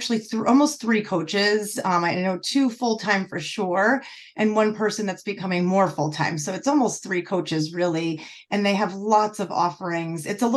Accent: Northeast, United States; born there; now in Florida, United States; I'm not originally from Florida. I was born in the Northeast, so in the cold and lots of indoor pools and no outdoor pools. So I moved down here.

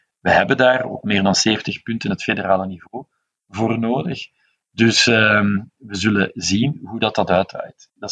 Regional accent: Flanders, Belgium; Wij moeten eigenlijk tevreden zijn als Vlamingen met een paar symbolen

